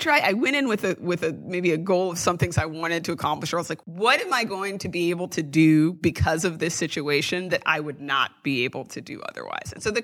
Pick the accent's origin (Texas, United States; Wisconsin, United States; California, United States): Texas, United States; who as a Texan, I have to tell you